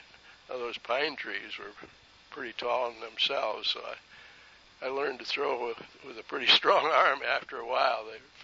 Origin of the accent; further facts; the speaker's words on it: Racine, Wisconsin, United States; born there; I was born in Racine, Wisconsin, and by the time I was a year old, I had polio epidemic closed the schools in Rockford.